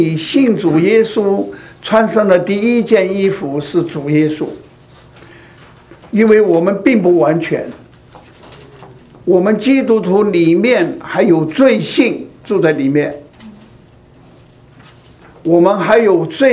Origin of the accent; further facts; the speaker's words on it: Sichuan, China; 你看看，我是四川人，我们四川人啊要做那个咸肉